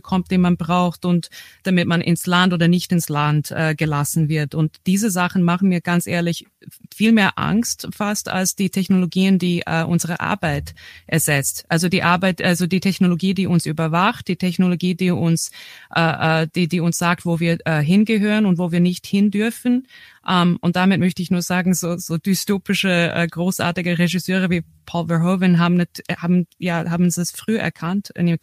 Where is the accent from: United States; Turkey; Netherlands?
United States; ich jetzt auch als Amerikanerin sehe immer wieder, wenn ich jetzt wieder in die USA fliege